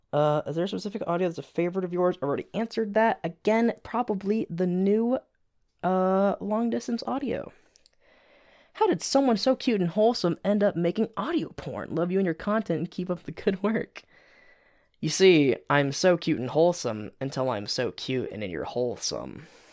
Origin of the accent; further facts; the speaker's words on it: Canada; I won't answer exactly where I'm from, but I'm Canadian.